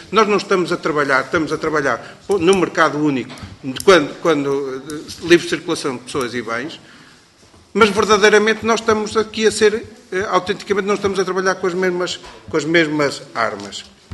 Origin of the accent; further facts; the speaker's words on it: Portugal; eu sou português